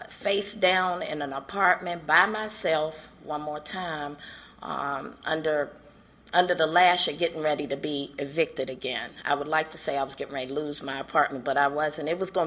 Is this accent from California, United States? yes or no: no; Washington, District of Columbia, United States; I'm from Washington, D.C., and I was a bum, a using, homeless, pissy, using bum.